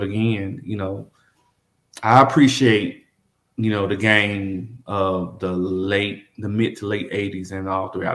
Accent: Memphis, Tennessee, United States; And I was just a normal snot-nosed kid growing up in North Memphis, running up and down the street, playing tag football, riding Tonka trucks, going to summer camps.

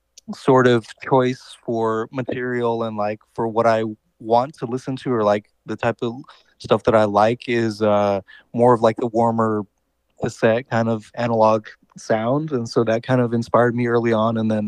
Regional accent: Russia; Both my parents were dancers, and I'm from Russia. So this was like Soviet Union era times, in the early 90s, late 80s, early 90s.

